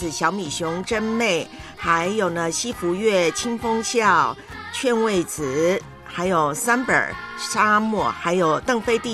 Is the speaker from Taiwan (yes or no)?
yes; Hualien, Hualien County, Taiwan; 在我的老家呢，台湾东部花莲那块